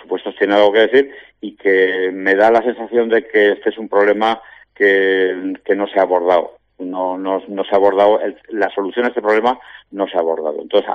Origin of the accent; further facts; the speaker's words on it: Fuenferrada, Aragon, Spain; pues en mi pueblo en concreto, en Fuenferrada, pues llevamos sin consulta del médico pues un montón de tiempo.